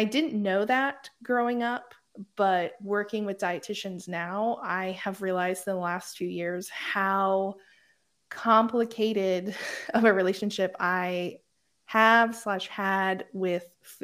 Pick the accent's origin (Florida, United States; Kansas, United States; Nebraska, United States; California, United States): Kansas, United States; So I grew up in Kansas, in Southwest Kansas, a very small town of about 1,000 people. So when people are like, oh yeah, I'm from a small town, I'm like, no, I am from a small town.